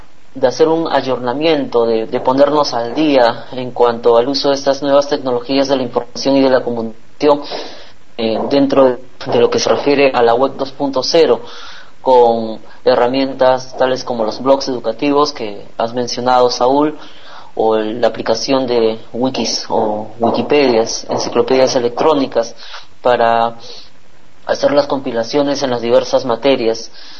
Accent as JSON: {"language": "Spanish", "region": "Lima", "country": "Peru", "said": "Mira, yo soy de Lima, Perú."}